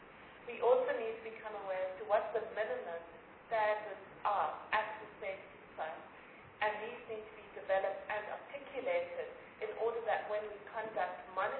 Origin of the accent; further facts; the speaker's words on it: South Africa; As a South African society, we must ask how united we are in our diversity.